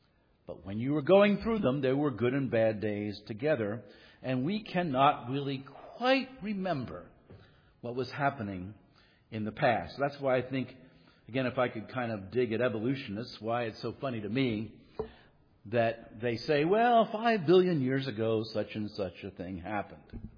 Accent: Wilmington, Delaware, United States; I grew up in near Philadelphia, and we had an old neighborhood, an old row house in Wilmington, Delaware. That's about an hour south of Philadelphia.

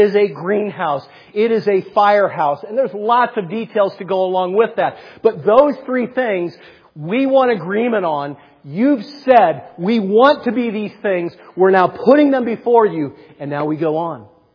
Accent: Ohio, United States; helped me move that couch out of the home I grew up in Ohio.

